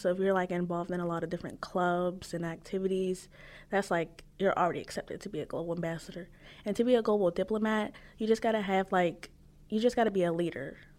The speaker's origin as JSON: {"language": "English", "town": "Pittsburgh", "region": "Pennsylvania", "country": "United States", "said": "All right, so I'm just from Pittsburgh, Pennsylvania. Nothing special. It's a little boring here. Just winter, it's cold."}